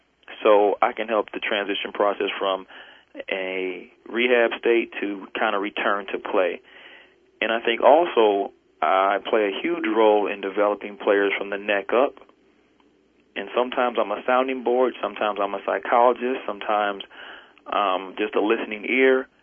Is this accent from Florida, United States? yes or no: no; Detroit, Michigan, United States; My first 7 with my hometown team, Detroit Lions